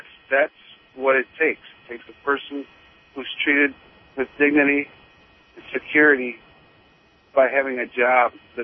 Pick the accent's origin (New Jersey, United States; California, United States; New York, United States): California, United States; Berkeley; also born or lived in Highland Park; I was raised in Berkeley, born in Highland Park, and I knew that, I was a mom and pop type of a community guy that knew how to work for a living, with their hands.